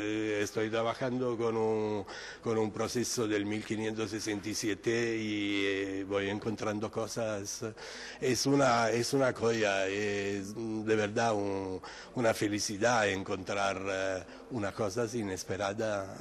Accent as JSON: {"language": "Spanish", "region": "Sicily", "country": "Italy", "second_language": "Spanish", "said": "Yo soy siciliano, uh-huh, y entonces toda Inquisición de Sicilia está aquí"}